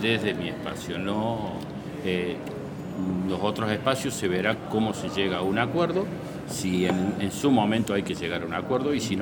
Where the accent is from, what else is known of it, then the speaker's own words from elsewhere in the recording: Villa Nueva, Córdoba, Argentina; Soy de Villa Nueva y represento Villa Nueva, ni más ni menos.